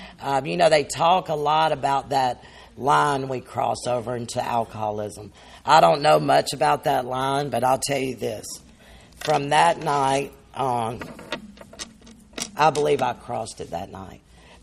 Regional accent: Montgomery, Alabama, United States; born there; But anyway, my story is, you know, I was born in Montgomery.

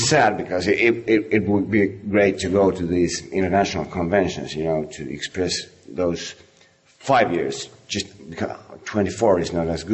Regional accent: Helsinki, Uusimaa, Finland; English is a second language; I'm an alcoholic. I'm from Helsinki, Finland

